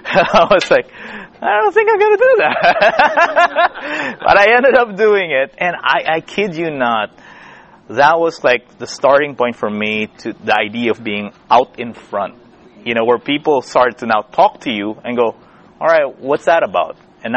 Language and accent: English; Philippines; English is a second language; moved away as an adult; now in Nashville, United States; We go into university a little early in the Philippines. That's where I'm from. I'm from the Philippine Islands. And we moved to Nashville, my family and I, almost 2 years and 9 months ago.